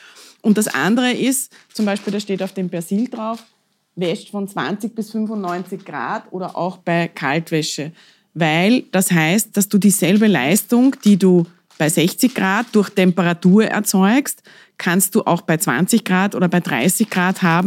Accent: Austria; ich bin als Österreicherin immer sehr stolz auf unser Österreich-Geschäft

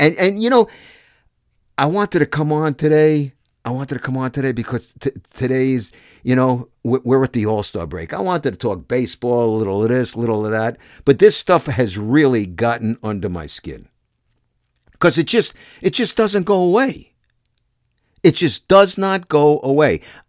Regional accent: United States; Because I'm an American. I want to root for the USA

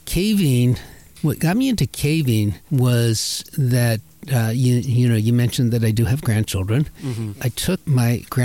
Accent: Virginia, United States; growing up in Virginia, in the Appalachians and in the Shenandoah, there are lots of caves, lots of show caves.

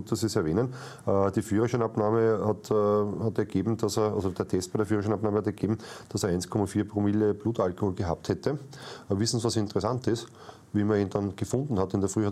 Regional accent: Lower Austria, Austria; sonst kriege ich noch Schimpf als Niederösterreicher.

